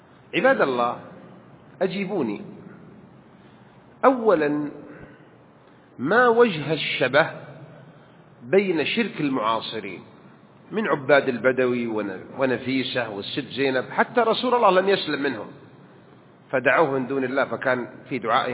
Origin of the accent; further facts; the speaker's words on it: Hejaz, Saudi Arabia; نحن مبتلين هناك بالحجاز فهم يكثرون عندنا بالحجاز